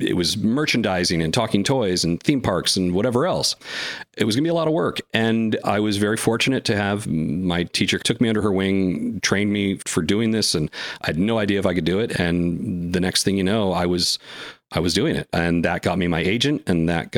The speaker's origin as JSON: {"language": "English", "region": "New England", "country": "United States", "said": "I would get crap from people back home because I come from New England. For whatever reason, I didn't have the New England accent even that my parents have."}